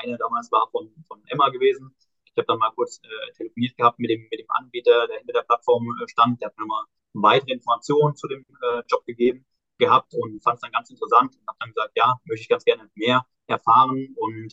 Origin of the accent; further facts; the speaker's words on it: Hesse, Germany; Ich komme aus dem Frankfurter Raum